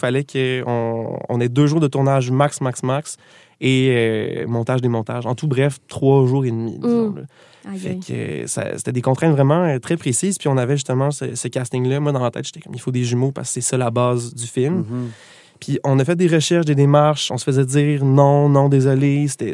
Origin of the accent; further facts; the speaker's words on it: Gatineau, Quebec, Canada; now in Montreal, Canada; bon, je viens de Gatineau, je l'ai dit, mais je l'aurais dit, j'en suis très fier, mais je viens de Gatineau. Là, j'ai déménagé à Montréal, ça va faire 3 ans bientôt que j'habite ici.